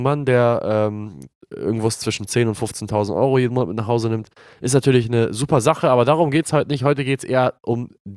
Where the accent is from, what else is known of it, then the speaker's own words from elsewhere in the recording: Glinde, Schleswig-Holstein, Germany; Die goldenen Zeiten in Glinde damals in meiner Heimatstadt